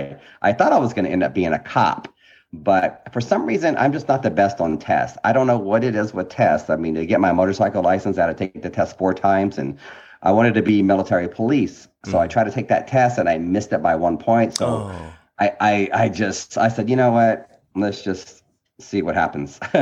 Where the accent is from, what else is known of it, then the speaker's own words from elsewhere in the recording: Houston, Texas, United States; So, well, I grew up in Houston, Texas, in a suburb of Aldine, and I had the biggest yard in the neighborhood.